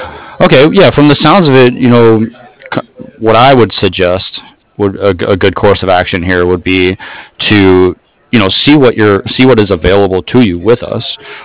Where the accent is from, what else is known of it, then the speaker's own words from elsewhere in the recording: Toledo, Ohio, United States; Oh, okay. I'm from Toledo, so...